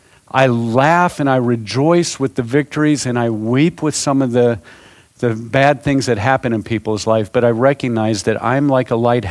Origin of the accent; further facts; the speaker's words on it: the South, United States; I'm from the South. And in the South, football is practically a religion.